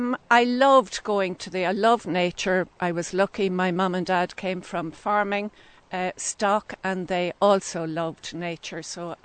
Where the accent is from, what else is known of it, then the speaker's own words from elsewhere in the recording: Athenry, Connacht, Ireland; I'm in this area for over 46 years. I grew up in Athenry, which is very, very similar to Fochard